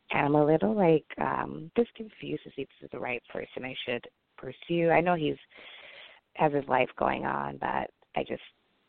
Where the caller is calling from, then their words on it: California, United States; I'm calling from California.